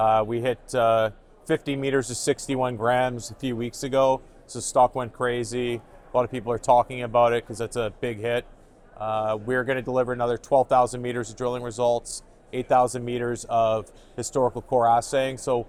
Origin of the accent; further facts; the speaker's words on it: Vancouver, British Columbia, Canada; I'm a promoter from Vancouver